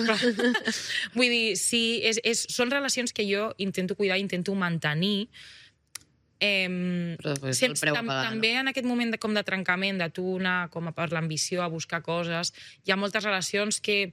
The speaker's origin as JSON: {"language": "Catalan", "region": "Catalonia", "country": "Spain", "said": "i sento que això com a català és algo del que sentir-se molt orgullós"}